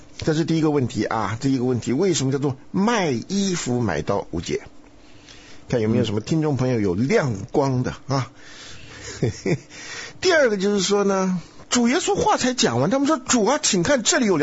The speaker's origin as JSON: {"language": "Chinese", "country": "China", "said": "我们中国人有公筷，他们吃饭有公刀。"}